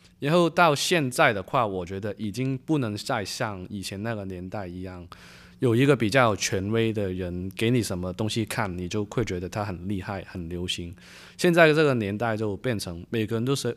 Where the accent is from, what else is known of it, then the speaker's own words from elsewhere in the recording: Hong Kong; moved away as an adult; now in Taiwan; 选择来台湾读就是那个时候想离开香港一下